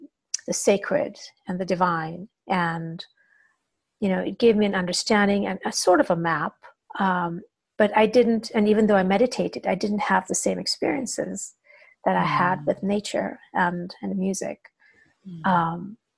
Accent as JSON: {"language": "English", "country": "India", "said": "culturally I'm from India, right? And that's how I grew up."}